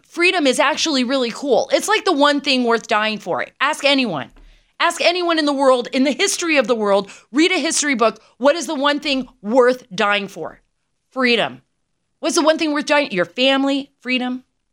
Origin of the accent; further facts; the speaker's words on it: United States; We are the American people. We know how to handle things.